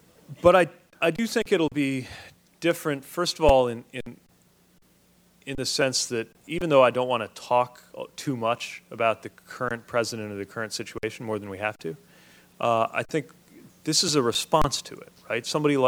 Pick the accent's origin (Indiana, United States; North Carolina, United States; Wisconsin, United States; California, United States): Indiana, United States; it's maybe a Hoosier streak that 50 years ago, my home state senator, Birch Bayh, was authoring several constitutional amendments.